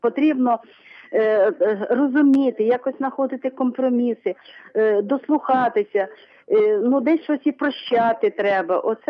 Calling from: Vinnytsia, Vinnytsia Oblast, Ukraine; з Вінниці.

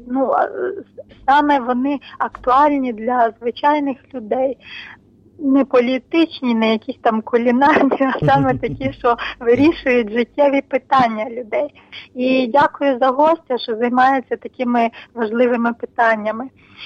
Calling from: Rivne, Rivne Oblast, Ukraine; Слава Богу … з Рівного.

